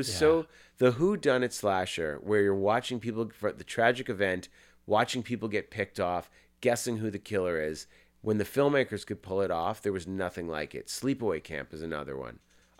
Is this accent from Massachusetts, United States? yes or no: yes; Massachusetts, United States; when Jeff Rendell, my co-writer, and I were 12, growing up in Massachusetts, watching all of the slasher films, waiting for them to make a Thanksgiving movie.